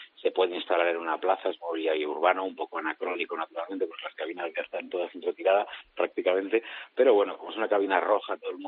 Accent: Madrid, Community of Madrid, Spain; yo soy madrileño

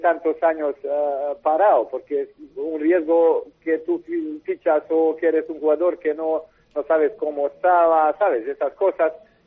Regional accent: Montenegro; Spanish is a second language; moved away as an adult; also born or lived in Spain; cuando salí de Montenegro, primera casa siempre porque tuve mi primer equipo de Cangas. Y luego, después de 2 años, me pasé a Valladolid.

